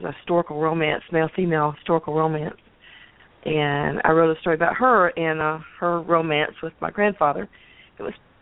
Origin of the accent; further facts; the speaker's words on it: Georgia, United States; also born or lived in Virginia; I was born in Virginia and lived there until I was probably 4 or 5. And then we moved to Georgia. And I've been in, and I was in Georgia, you know, growing up.